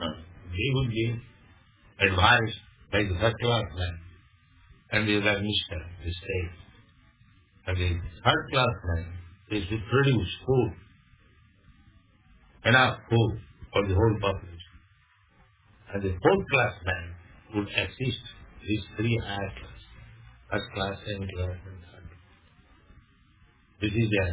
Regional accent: India; You are Australian, I am thinking I'm Indian, you are thinking I'm Indian.

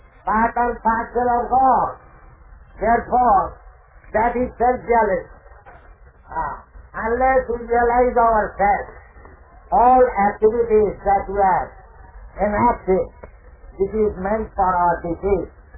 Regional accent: India; born there; I am born in India, so I am thinking I am Indian.

